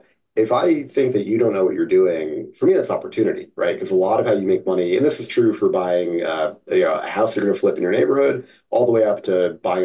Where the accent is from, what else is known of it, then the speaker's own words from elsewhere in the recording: New Jersey, United States; I grew up in Jersey, factories in Jersey, so like in the area.